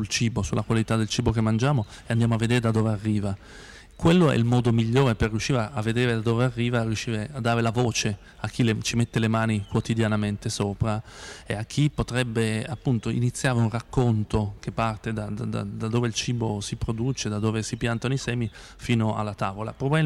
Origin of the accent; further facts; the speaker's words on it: Piedmont, Italy; io da buon piemontese che comunque frequento la campagna, io ho anche una piccola casa in campagna.